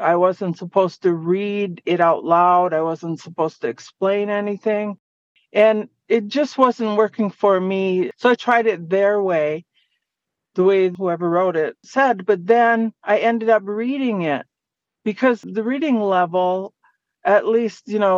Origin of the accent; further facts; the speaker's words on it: Sault Ste. Marie, Michigan, United States; I'm from Bawating, which is the Sault Ste. Marie area. That's in Michigan. I'm Ojibwe, and I'm from the Bear Clan